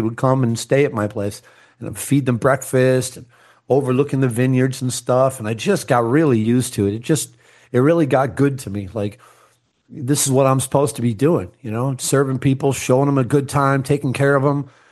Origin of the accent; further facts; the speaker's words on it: New York, United States; born there; I'm from the entire other side of the country from where I was living in California. I was born in New York.